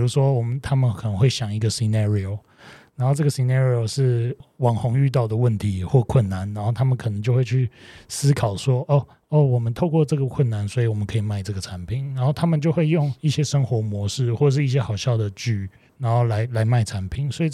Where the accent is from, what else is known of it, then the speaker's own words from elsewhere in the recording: Taiwan; 像我们台湾人吧，华人我们都是被儒家思想的教育